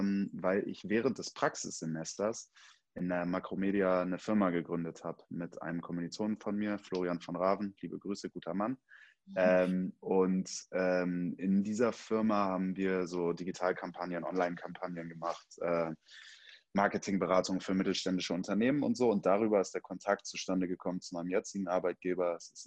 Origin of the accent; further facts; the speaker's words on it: Bremen, Germany; now in Hamburg, Germany; in Bremen Partys veranstaltet, wo ich herkomme.